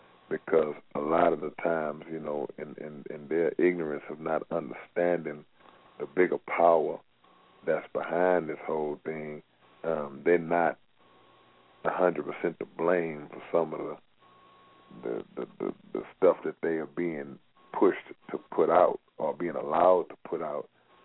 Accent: Houston, Texas, United States; I'm from Houston, Texas, man.

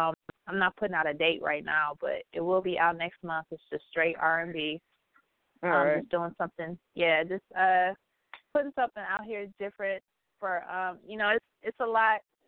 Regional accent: Detroit, Michigan, United States; Like I said, I'm from Detroit, Michigan.

